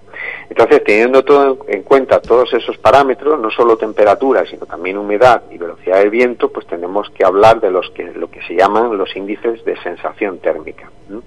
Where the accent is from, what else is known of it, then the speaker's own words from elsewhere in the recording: Andalusia, Spain; now in Murcia, Spain; Yo soy almeriense.